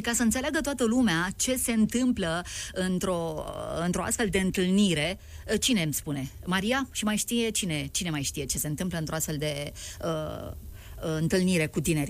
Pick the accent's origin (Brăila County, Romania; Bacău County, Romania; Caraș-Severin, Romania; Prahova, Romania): Prahova, Romania; Ploiești; also born or lived in Piatra Neamț; Eu când am venit în Moldova, eu sunt ploieșteancă, acolo am locuit 3 ani